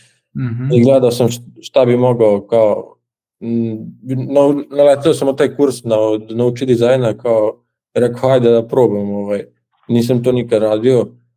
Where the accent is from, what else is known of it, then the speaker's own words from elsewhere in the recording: Novi Sad, Vojvodina, Serbia; Pa, dolazim iz Novog Sada, imam 21 godinu